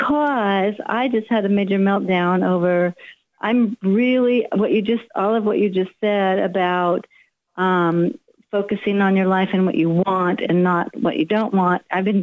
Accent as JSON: {"language": "English", "region": "California", "country": "United States", "lives_now": "France", "said": "because I live in France and I'm American by nationality, and Californian, rather, I'd rather say."}